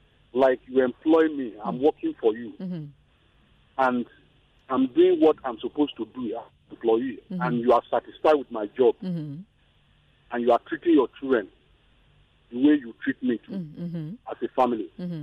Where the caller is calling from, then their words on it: Ikeja, Lagos, Nigeria; I'm calling from Ikeja.